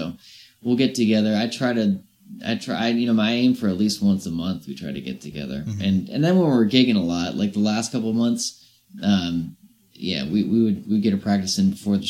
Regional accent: Virginia, United States; also born or lived in Brighton, United Kingdom; No, I'm from Virginia.

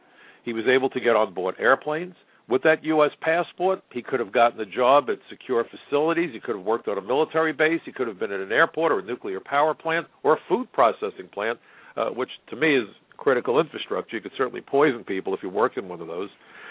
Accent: New York, United States; As a New Yorker, the ashes from 9/11 landed on my home and in part contained the remains of some of my neighbors.

